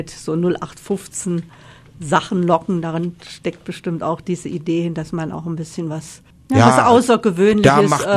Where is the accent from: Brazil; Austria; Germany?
Germany; Weißenfels, Saxony-Anhalt; Selbst in meiner Heimatstadt, da in Weißenfels